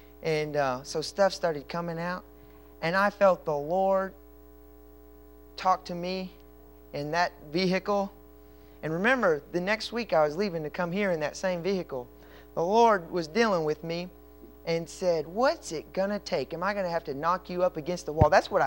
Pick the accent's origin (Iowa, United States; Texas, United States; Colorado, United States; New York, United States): Texas, United States; Lake Jackson; I was raised in Lake Jackson